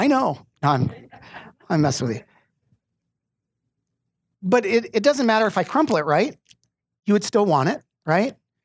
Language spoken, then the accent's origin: English; Arizona, United States; I was born and raised in Arizona. I'm some more south than you are.